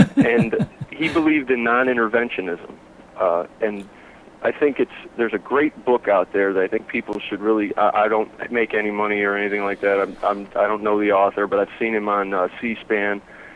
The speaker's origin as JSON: {"language": "English", "town": "Cleveland", "region": "Ohio", "country": "United States", "also_born_or_lived": "Chicago", "said": "Well, I'm from Ohio. Have lived here most of my life. I briefly lived in the Chicago area for a time. Currently I live in a small town in southern Ohio. And being originally from Cleveland, Ohio, a bigger city anyway"}